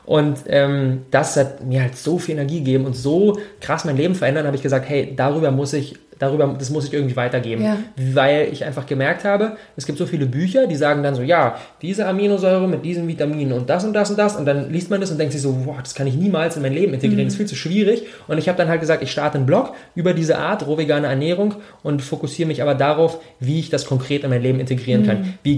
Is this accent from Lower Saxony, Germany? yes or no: no; Berlin, Germany; ich bin 26 Jahre alt, ich komme aus Berlin